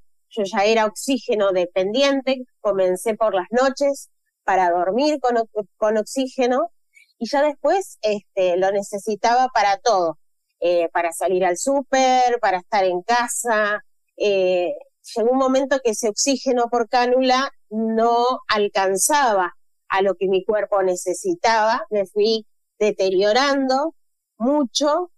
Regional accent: Viale, Entre Ríos, Argentina; now in Paraná, Argentina; yo me vine de adolescente a vivir a Paraná, soy de Viales

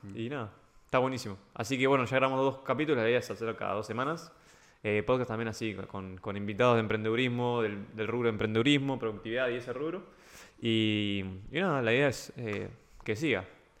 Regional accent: Mar del Plata, Buenos Aires Province, Argentina; now in Buenos Aires, Argentina; Ya de principio, cuando me vine a vivir de Mar del Plata acá, cambiaron un montón de cosas.

